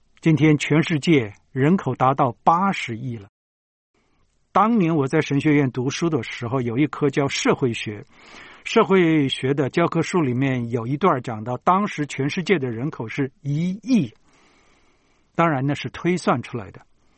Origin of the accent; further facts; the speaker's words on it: China; 像我们中国人种大葱也好啊